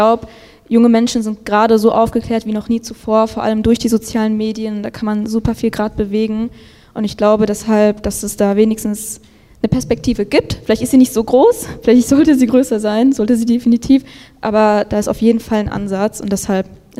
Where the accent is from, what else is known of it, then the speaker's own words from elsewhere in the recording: North Rhine-Westphalia, Germany; ich ziehe bald nach Berlin. Aber ich bin natürlich im Ruhrgebiet geboren und groß geworden